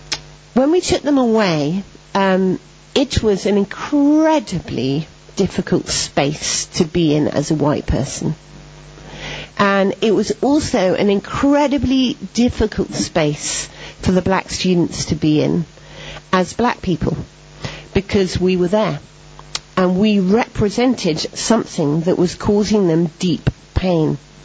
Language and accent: English; England, United Kingdom; I, being naively English